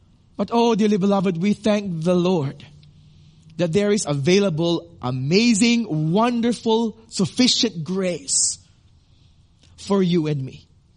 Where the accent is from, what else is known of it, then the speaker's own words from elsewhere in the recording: Iloilo City, Western Visayas, Philippines; I once visited an old woman in my hometown in Iloilo City.